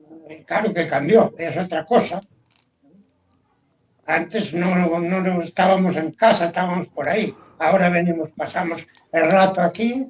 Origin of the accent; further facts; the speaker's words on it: Sabinillas, Andalusia, Spain; Y somos casi vecinos, de Sabenillas, y están en Málaga.